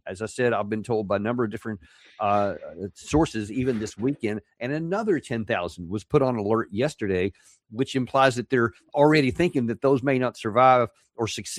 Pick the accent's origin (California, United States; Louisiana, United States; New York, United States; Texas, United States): Texas, United States; Because I'm hearing, I'm a Texan, so I'm hearing, remember the Alamo kind of vibes